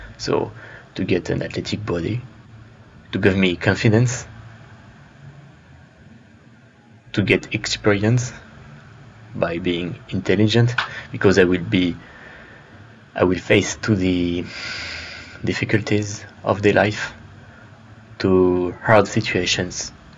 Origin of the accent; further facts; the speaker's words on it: France; English is a second language; So as you know, I'm not an English speaker. I come from France.